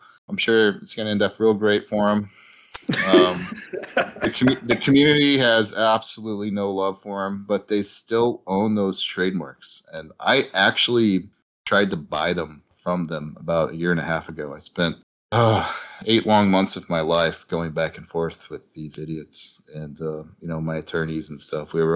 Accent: Texas, United States; I'm from Texas. We don't know how to say foreign stuff.

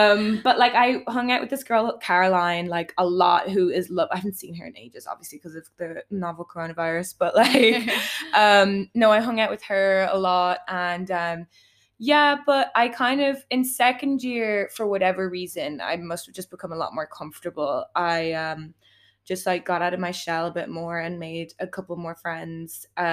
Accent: Dublin, Leinster, Ireland; I am from Dublin. So like I lived at home. Mm-hmm. Still like living at home. I live with my granny now.

